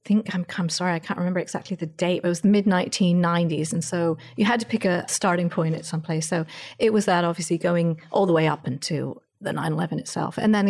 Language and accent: English; England, United Kingdom; I'm an American, but I actually grew up in England.